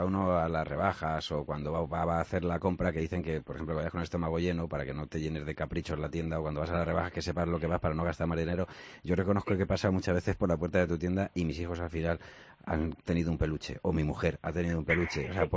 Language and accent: Spanish; Madrid, Community of Madrid, Spain; todo aquel que somos de Madrid o que haya pasado por Madrid